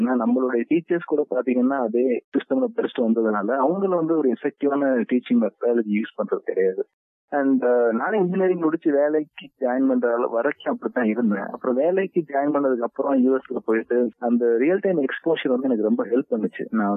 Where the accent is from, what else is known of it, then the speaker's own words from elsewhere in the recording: Thinaikulam, Tamil Nadu, India; நான் ராமநாதபுரம் மாவட்டத்துல வந்து திணைக்குளம் அப்படிங்கிற கிராமத்துல பிறந்தேன்.